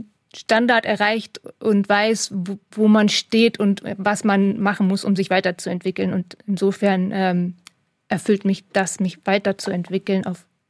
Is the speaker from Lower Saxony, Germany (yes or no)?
yes; Hanover, Lower Saxony, Germany; now in Hamburg, Germany; Ich komme aus Hannover gebürtig, bin aber mit dem Selbstverständnis groß geworden, dass ich Norddeutsche bin. Aus Hannover kommend. Dann bin ich nach Hamburg gezogen